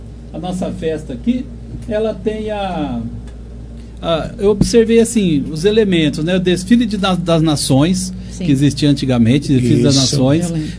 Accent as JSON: {"language": "Portuguese", "town": "Monte Alto", "region": "São Paulo", "country": "Brazil", "tie": "born there", "said": "eu nasci aqui em Monte Alto, né?"}